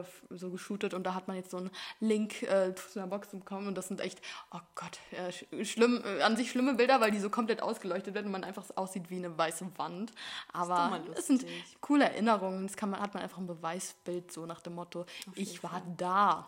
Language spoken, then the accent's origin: German; Hamburg, Germany; Aber jetzt sind wir Hamburger sehr fressen schön.